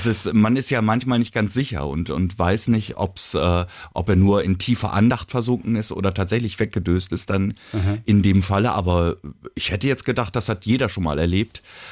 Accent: Evershorst, Lower Saxony, Germany; born there; ich habe meinen Geburtsort eben umgestellt und der heißt halt Evershorst.

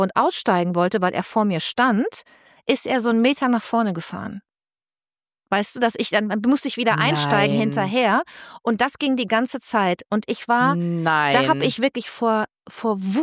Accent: Bad Lippspringe, North Rhine-Westphalia, Germany; ich bin ja mit meinem Papa aufgewachsen in Bad Lippspringe. Wir waren das zweitletzte Haus am Wald

